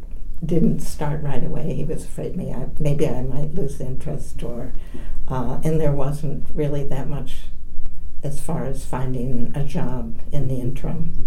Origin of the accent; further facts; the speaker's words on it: Berwick, Pennsylvania, United States; I grew up in Pennsylvania, kind of just getting into the northeast. Berwick is downriver, about 40 miles from Wilkes-Barre, Scranton. I went to school there up through high school.